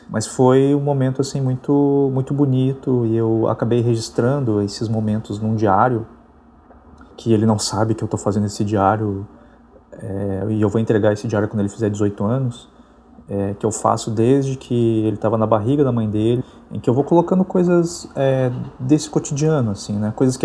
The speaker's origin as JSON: {"language": "Portuguese", "region": "Rio de Janeiro", "country": "Brazil", "tie": "born there", "lives_now": "Porto Alegre, Brazil", "said": "eu tenho 44 anos, nasci no Rio de Janeiro, moro aqui em Porto Alegre já há alguns anos."}